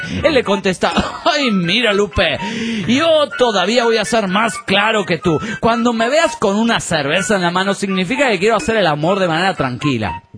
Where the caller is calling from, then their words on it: Delta, Colorado, United States; de Delta, Colorado.